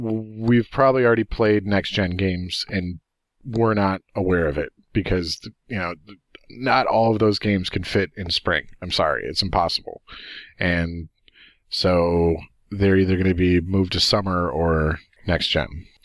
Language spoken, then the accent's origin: English; United States; we're American, we're dumb, we don't know much about what everybody else does